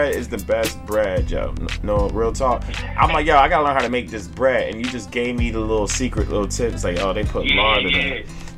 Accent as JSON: {"language": "English", "region": "Connecticut", "country": "United States", "also_born_or_lived": "Brooklyn", "lives_now": "Florida, United States", "said": "Like, I was born in Brooklyn. That's my area right there. So, but I'm from Connecticut, you know what I'm saying?"}